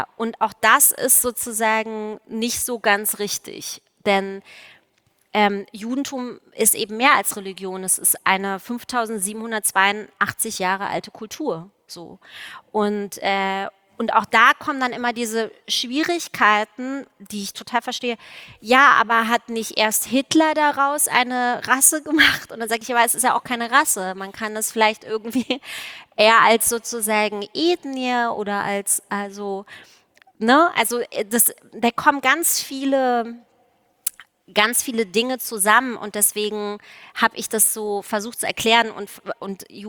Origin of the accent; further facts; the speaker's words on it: East Germany, Germany; Ich komme ja auch aus der DDR.